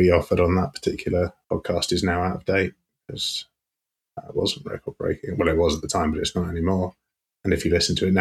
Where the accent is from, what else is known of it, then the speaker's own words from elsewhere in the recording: United Kingdom; we do not like to get straight to the point because we are British.